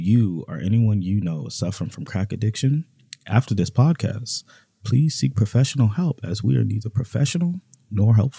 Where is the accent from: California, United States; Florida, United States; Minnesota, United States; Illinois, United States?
California, United States; Fresno; I am from Fresno, as I have mentioned several times on this podcast, and I grew up around, like, you know, family members, people that I love and care about